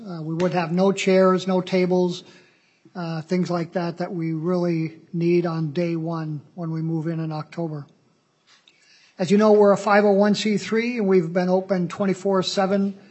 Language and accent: English; International Falls, Minnesota, United States; born there; I was born in International Falls and spend most of my summers there